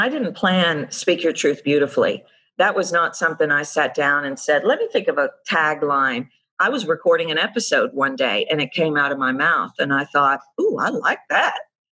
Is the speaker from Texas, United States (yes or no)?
yes; Texas, United States; I grew up in the South, I'm from Texas